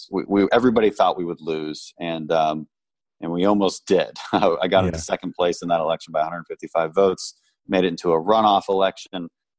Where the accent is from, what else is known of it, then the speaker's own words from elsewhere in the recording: Houston, Texas, United States; also born or lived in Bogota, Colombia; I grew up in Houston, Texas, and my dad's side of the family goes back six generations in Texas. So that's where I'm really from.